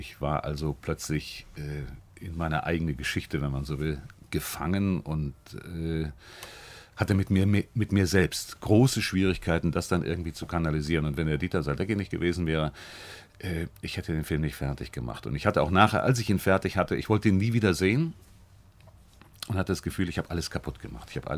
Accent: Bavaria, Germany; also born or lived in Cologne / Silesia; Also ich bin geborener Kölner. Ich bin einer der wenigen Kölner mit Taufschein, mit Duffesbachwasser getauft. Aber eben einfach durch kriegsbedingte Wirren bin ich also aufgewachsen in Schlesien, in Bayern. Mein Vater kam aus Schlesien.

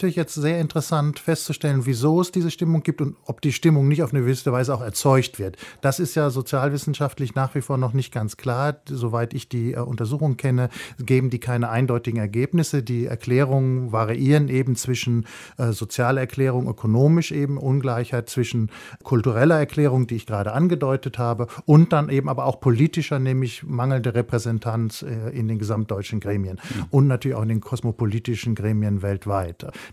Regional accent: West Germany, Germany; Insofern doch relativ privilegiert aufgewachsen im Westen.

